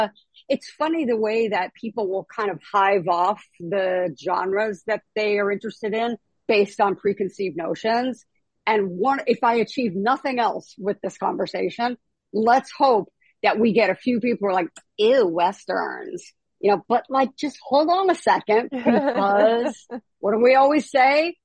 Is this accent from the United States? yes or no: yes; New York City, New York, United States; Which, growing up in New York City, I'm like, country music, are you kidding me?